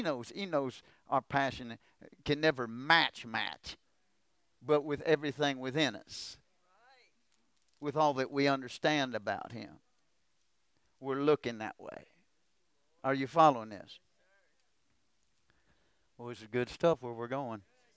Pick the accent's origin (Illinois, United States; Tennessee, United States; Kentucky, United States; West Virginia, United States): Kentucky, United States; Wilmore; When I was growing up in Wilmore, the streets were a safe place.